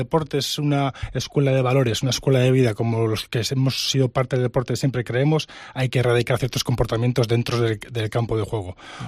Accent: Piedecuesta, Santander, Colombia; además yo que soy de Barcelona de Piedecuesta

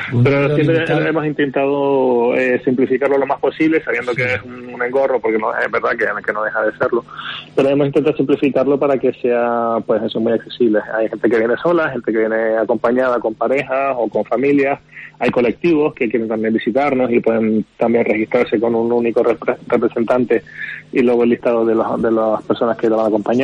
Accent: Canary Islands, Spain

